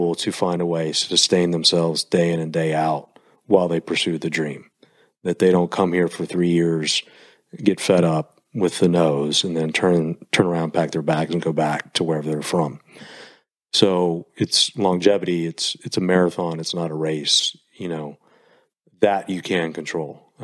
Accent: Fort Worth, Texas, United States; I grew up in Fort Worth, which is a stone's throw from Dallas. But it was Dallas in the 1980s, which was when I grew up.

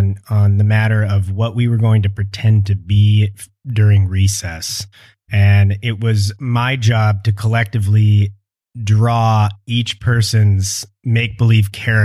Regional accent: Kansas City, Kansas, United States; also born or lived in Midwest; I was born in the Midwest. I grew up in Kansas, in the Kansas City metro area.

